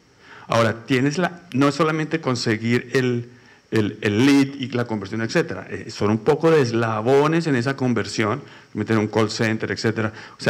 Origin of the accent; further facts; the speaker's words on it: Neiva, Huila, Colombia; así como yo soy de Neiva y Neiva está teniendo, y tengo proyectos allá y tengo ese reto y tengo crecimiento demográfico negativo y tengo proyectos en Neiva, Colombia.